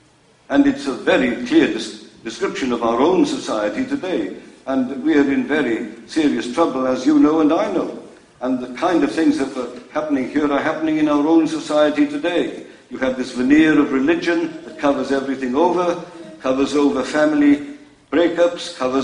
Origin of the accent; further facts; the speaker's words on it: United Kingdom; And I said, "We're from Britain."